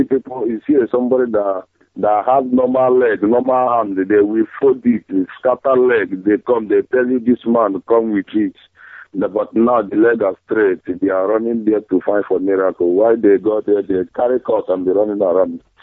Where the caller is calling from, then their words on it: Indonesia; I'm calling from Indonesia.